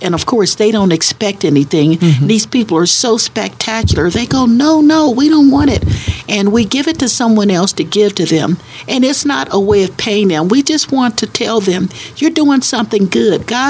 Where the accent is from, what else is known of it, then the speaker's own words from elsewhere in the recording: Kansas City, Missouri, United States; Well, I was born in Kansas City, Kansas, thank you very much. But yeah, we were raised in Kansas City, Missouri.